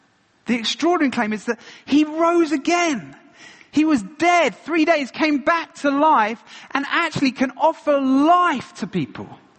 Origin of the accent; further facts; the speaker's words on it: Ealing, London, United Kingdom; I was brought up in Ealing in West London.